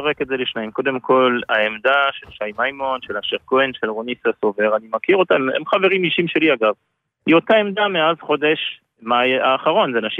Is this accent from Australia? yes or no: no; France; Hebrew is a second language; now in Israel; אני בא מצרפת, כפי שאתה שומע.